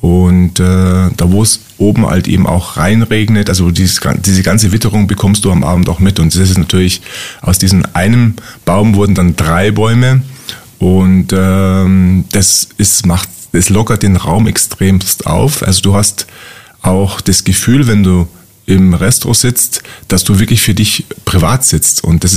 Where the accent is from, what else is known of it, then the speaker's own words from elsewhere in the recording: Bavaria, Germany; ich komme auch aus Oberbayern, also das ist alles irgendwie schon auch meins.